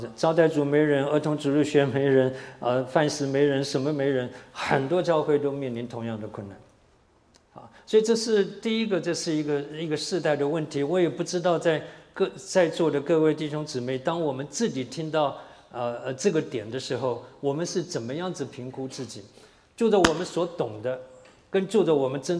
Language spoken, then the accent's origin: Chinese; China; 那为什么我们都是中国人？